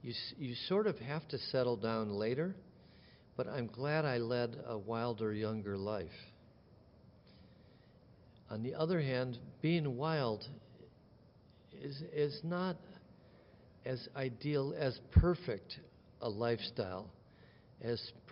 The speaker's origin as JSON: {"language": "English", "region": "Wisconsin", "country": "United States", "tie": "born or raised there", "also_born_or_lived": "Michigan", "said": "Irish Catholic, immigration, dispossession, you know, the works. Growing up in Wisconsin and Michigan, my father for Joe McCarthy, my mother for Adlai Stevenson, I had to learn it all myself."}